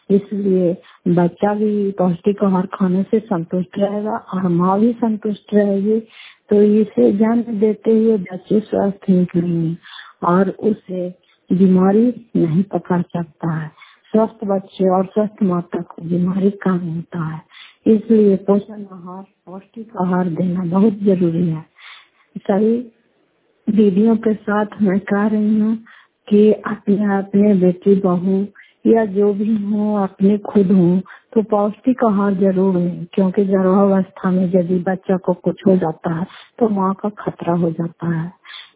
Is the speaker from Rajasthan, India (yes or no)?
no; Fatehpur, Bihar, India; घर फतेहपुर, पंचायत मकौता, जिला नालंदा, क्रापचा ब्लॉक की निवासी हूँ।